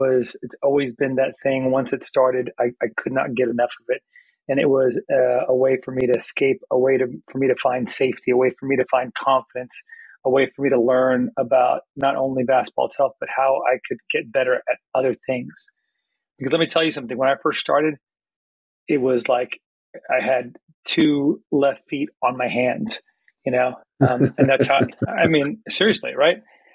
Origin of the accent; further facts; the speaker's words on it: San Francisco, California, United States; also born or lived in Houston, United States; So, like I said, I was born in San Francisco, and we moved to Houston for a while, and then we moved back to San Francisco.